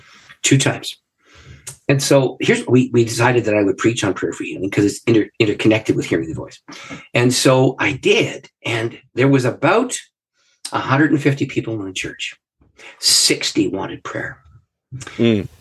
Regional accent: Canada; because I'm a Canadian, lived in the North, and he's a Southern guy.

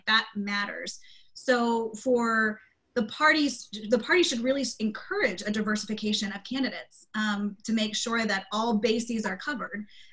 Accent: Texas, United States; although I was born in the United States, raised in North Texas, my heart, I always have a piece of my heart in Lebanon

